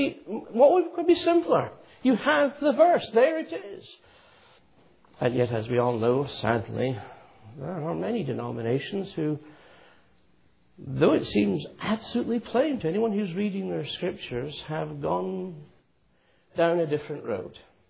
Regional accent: Scotland, United Kingdom; I was brought up in Scotland

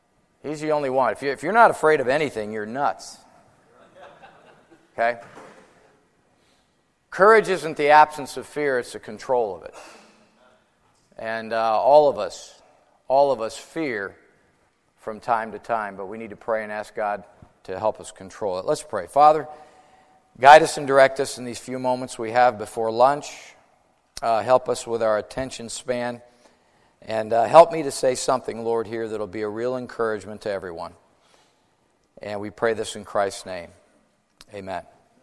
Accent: Chicago, Illinois, United States; I grew up in the Chicago area. My dad's full-blooded Italian. My mom's full-blooded Polish.

